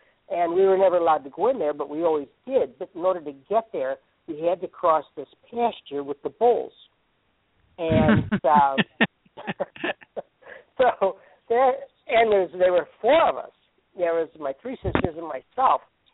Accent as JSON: {"language": "English", "town": "Kane", "region": "Pennsylvania", "country": "United States", "tie": "born or raised there", "said": "I actually grew up on a dairy farm in Kane, Pennsylvania."}